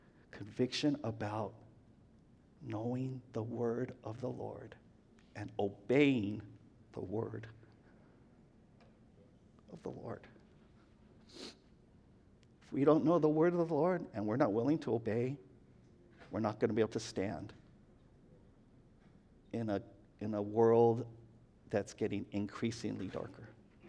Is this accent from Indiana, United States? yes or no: no; Sacramento, California, United States; I'm from Sacramento. I have no affinity to Sacramento, right?